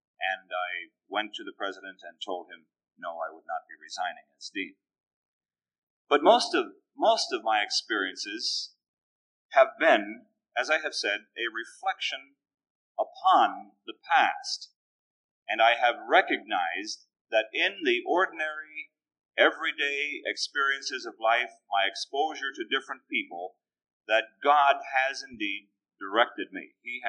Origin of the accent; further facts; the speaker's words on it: San Francisco, California, United States; I was raised in San Francisco, the big cosmopolitan city, you know, and Seattle was a long ways off.